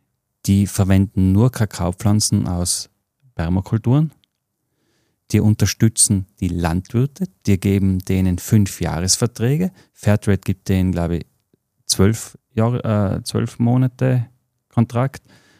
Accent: Tyrol, Austria; now in Vienna, Austria; Also ich als Tiroler darf sagen, natürlich ist Tirol regional, aber ich bin in Wien.

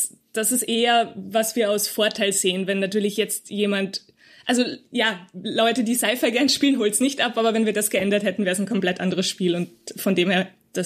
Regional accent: Salzburg, Austria; also ich komme ursprünglich aus Salzburg

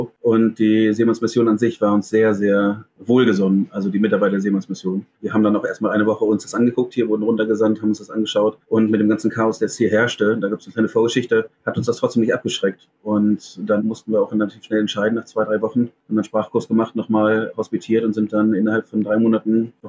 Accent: South Africa; Also ich bin in Südafrika aufgewachsen, habe da auch nochmal gearbeitet, fand auch so das Spießerleben ganz cool.

